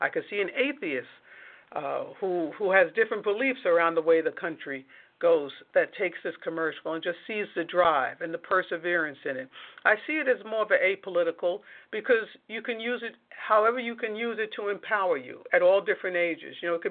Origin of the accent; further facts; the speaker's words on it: Queens, New York, United States; You know, I grew up in Queens, and it was always fun because my mother would take us on a trip to the city